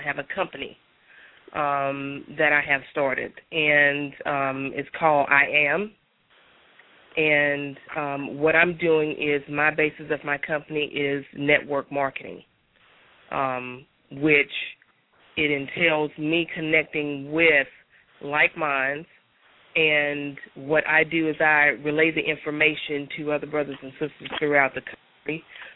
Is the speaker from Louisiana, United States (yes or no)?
no; Mississippi, United States; Right now, I know within my area, and I'm from Mississippi, there are some things in which that I'm working on here for the youth here.